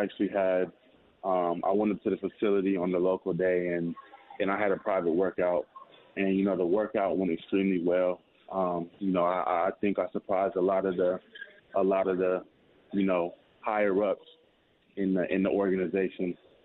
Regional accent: Arizona, United States; So, and I'm from Arizona, so I honestly, I'm about 95% sure if I'm there at 33 and they're still at that pick, they're going to pick me up.

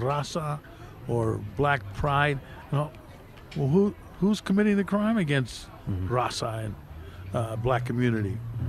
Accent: Compton, California, United States; Like, I grew up in Compton.

